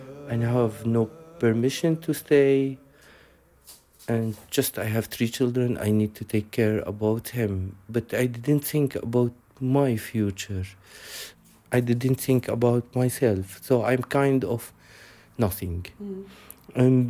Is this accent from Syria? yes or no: yes; Aleppo, Aleppo Governorate, Syria; Dutch is a second language; now in Amsterdam, Netherlands; Ik kom uit Aleppo, Syrië. Ik woon in Amsterdam. Ik woon alleen met mijn kanarie.